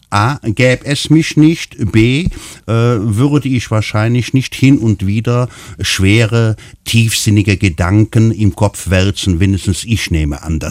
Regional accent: Cologne, North Rhine-Westphalia, Germany; Ich bin in Ehrenfeld groß geworden

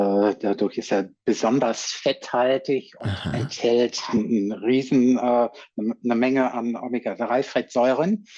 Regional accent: North Rhine-Westphalia, Germany; Hier im Münsterland, wo ich herkomme, wird ja auch Karneval gefeiert, aber es ist eher ein bisschen bedächtiger.

